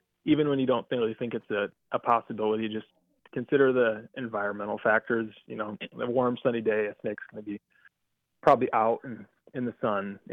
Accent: Sioux Falls, South Dakota, United States; And because we're from Sioux Falls, they flew us to Denver on the plane.

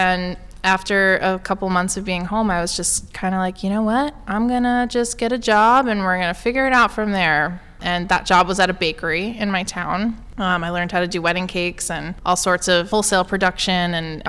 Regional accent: New York, United States; moved away as an adult; my goal really was just to move as far away from my hometown in New York as I possibly could, as any 21-year-old would want.

